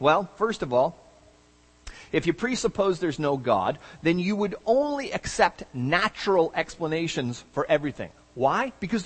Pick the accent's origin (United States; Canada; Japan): Canada; He's British, I'm Canadian, you know?